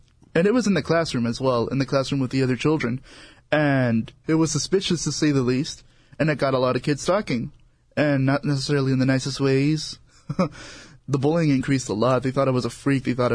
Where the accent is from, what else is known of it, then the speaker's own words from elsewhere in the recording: El Monte, California, United States; Well, I grew up in El Monte. That's around L.A. County.